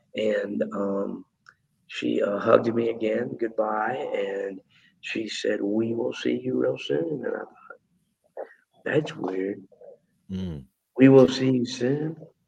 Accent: Colonial Heights, Virginia, United States; we started rehearsing in my hometown of Colonial Heights, Virginia, about 14 years ago.

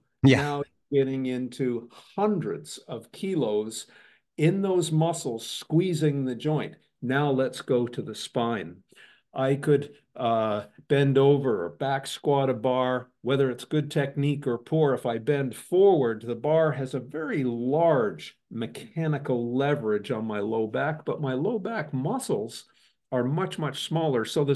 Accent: Canada; I was obviously growing up in Canada as a young kid playing hockey

